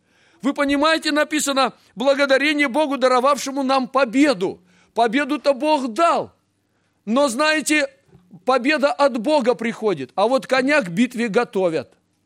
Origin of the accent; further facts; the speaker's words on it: Siberia, Russia; А мы-то тоже сибиряки, но где-то мы как сибиряки задрожали.